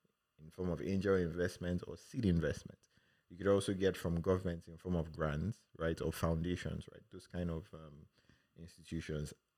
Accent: Lagos, Nigeria; also born or lived in eastern Nigeria; So I grew up in Nigeria, moved a bit from the eastern part, then to Lagos, where I was for over 30 years, right? So growing up in Nigeria was fun.

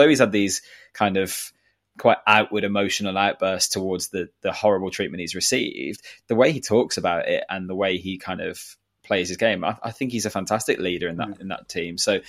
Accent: England, United Kingdom; It's amazing that it's come about this early from our perspective, because we're English and we want to see a young English player do well.

